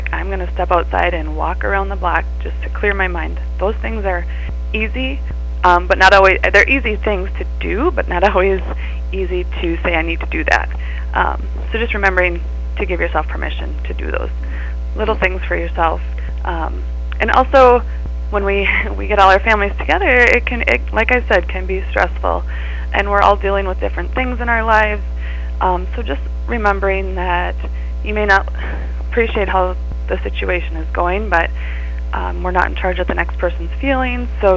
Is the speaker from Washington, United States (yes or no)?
yes; Bellevue, Washington, United States; now in Granite Falls, United States; I am currently reside in Granite Falls with my husband and three kids. I grew up in Bellevue, in a small town. Have lived in Granite Falls for the past 7 years.